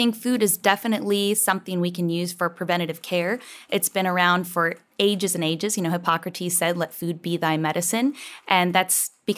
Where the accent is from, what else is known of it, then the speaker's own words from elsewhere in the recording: Iowa, United States; moved away as an adult; I'm an Iowa girl, so I grew up in Iowa. I'm living in Texas now